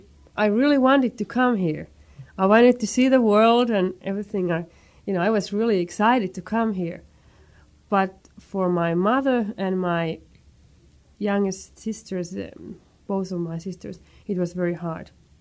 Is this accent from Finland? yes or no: yes; Finland; moved away; I came from Finland for the first time, 1971, with my family, the whole family together.